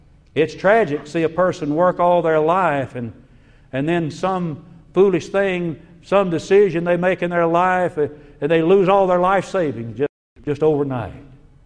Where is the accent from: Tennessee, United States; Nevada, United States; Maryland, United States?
Tennessee, United States; now in Alabama, United States; I grew up in Middle Tennessee. That's where I was born. When I die, they will say I was a native of Tennessee, but I've lived in Alabama since 1959.